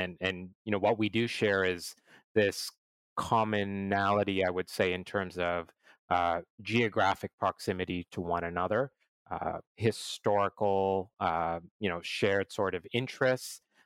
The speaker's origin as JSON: {"language": "English", "country": "Canada", "lives_now": "Singapore", "said": "Myself, I'm originally a Canadian, and I've been in Singapore and Asia for the last 15 years"}